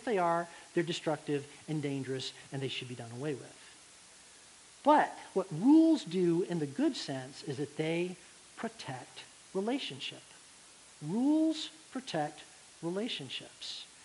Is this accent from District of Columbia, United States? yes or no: no; Alabama, United States; Now, I grew up out in Alabama, and I lived way out in the sticks, y'all, the boondocks, okay?